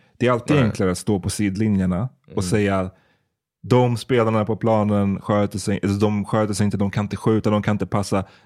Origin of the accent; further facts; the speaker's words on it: Sweden; born there; Jag är svart, men jag är liksom född i Sverige. Jag pratar svenska perfekt.